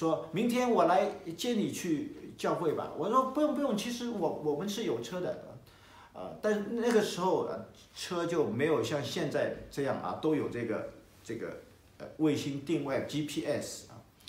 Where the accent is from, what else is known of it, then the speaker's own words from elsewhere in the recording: China; 我们中国人比较含蓄中国是礼仪之邦，我们比较含蓄，比较客气比较客气